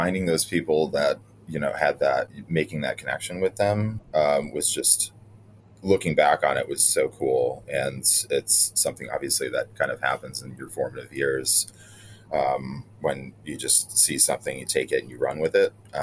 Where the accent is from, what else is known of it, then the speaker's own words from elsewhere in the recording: Elmira, New York, United States; I think I had like in my head too, growing up in Elmira, one of my friends had a bottle of absinthe his dad might have made.